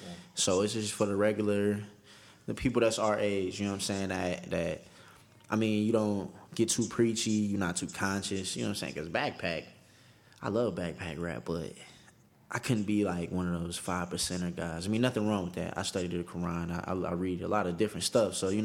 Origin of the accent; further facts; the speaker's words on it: Detroit, Michigan, United States; I am a young black man. I am 27, and I have never been. I'm from Detroit, the West Side, Plymouth and Greenfield.